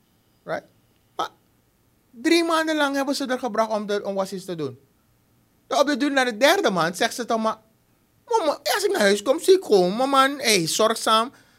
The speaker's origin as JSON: {"language": "Dutch", "country": "Suriname", "said": "We zijn Surinamers"}